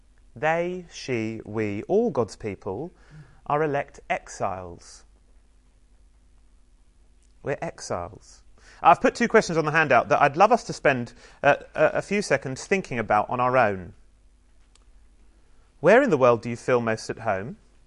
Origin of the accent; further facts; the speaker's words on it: United Kingdom; Yeah, we're British.